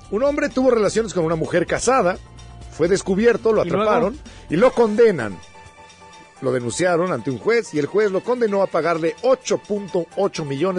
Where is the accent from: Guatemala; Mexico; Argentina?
Mexico; Bueno, somos mexicanos